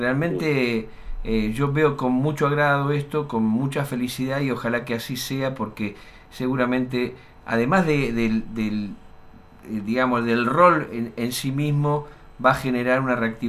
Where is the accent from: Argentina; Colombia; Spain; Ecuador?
Argentina; Pigüé, Buenos Aires Province; born there; also born or lived in Bahía Blanca; yo nací en Pigüé